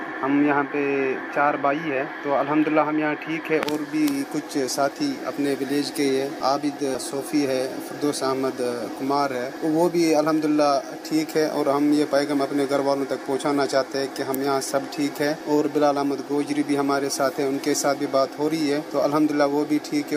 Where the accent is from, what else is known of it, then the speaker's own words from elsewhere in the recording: Tangmarg, Jammu and Kashmir, India; now in Saudi Arabia; میں مقبوضہ کشمیر سے ہوں، ہردو عبورہ ٹنگ مرگ ڈسٹرکٹ بارہ ملا سے، اور میں یہاں سعودی میں کام کرتا ہوں۔